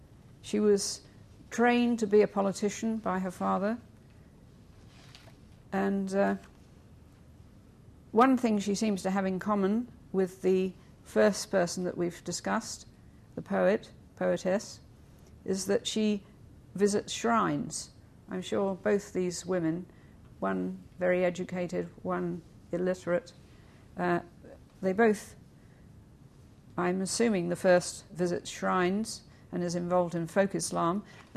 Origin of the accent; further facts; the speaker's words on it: United Kingdom; I come from Britain, as you've already gathered, I'm sure, and heard.